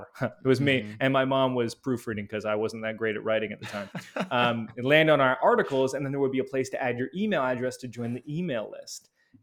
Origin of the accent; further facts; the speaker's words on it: Canada; Yeah, so I'm Canadian, grew up in a really small Baptist church